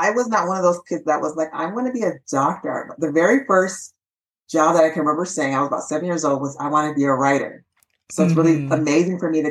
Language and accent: English; California, United States; there was a summer program at the University of Washington, because I'm from California